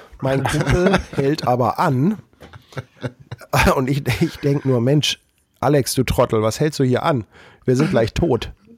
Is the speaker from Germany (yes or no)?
yes; Germany; Man ist da als Deutscher schon fast ein bisschen peinlich berührt, weil man genau weiß, ich bin selber nicht so.